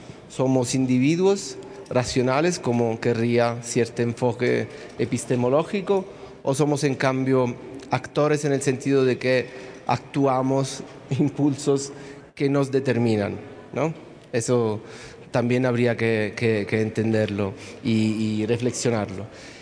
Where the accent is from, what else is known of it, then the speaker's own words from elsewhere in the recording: Italy; Spanish is a second language; Vengo de Italia, como ya han dicho.